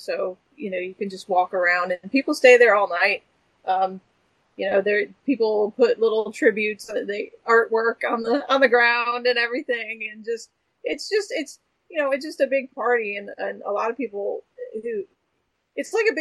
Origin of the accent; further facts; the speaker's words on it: Connecticut, United States; No, I grew up in Connecticut, and our school, I was flipping through the records and there he was.